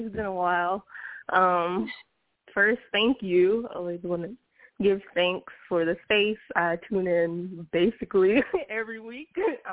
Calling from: California, United States; I'm calling from the Bay Area, California.

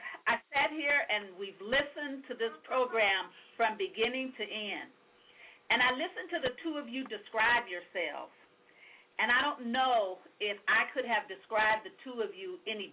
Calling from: California, United States; I'm calling from California.

